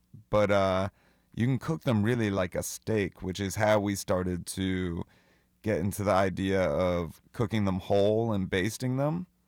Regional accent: Washington, District of Columbia, United States; now in Missouri, United States; I grew up in Washington, D.C., and my whole family's from New York, so my parents weren't wilderness people either.

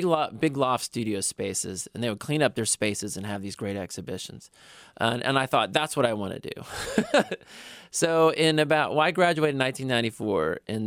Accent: West Virginia, United States; I came from West Virginia, which is like very green and hilly and rural.

